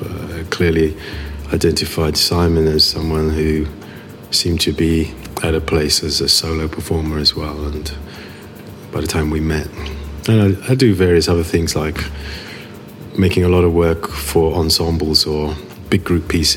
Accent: London, United Kingdom; I'm a Londoner and a London-based artist.

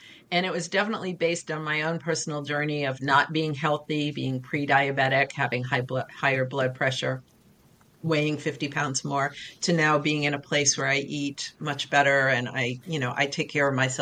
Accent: United States; I'm 64, being a female growing up in the United States, I did not have access to team sports.

